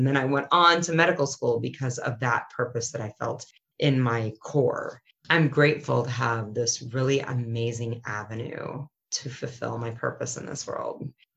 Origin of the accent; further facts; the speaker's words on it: United States; that I get to be an American and that my home country is safe